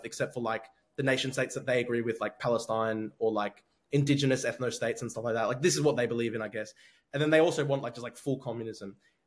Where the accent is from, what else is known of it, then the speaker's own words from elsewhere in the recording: Australia; I completely identify as Australian and I want to protect Australia and the values that I grew up with and the democracy that I grew up in.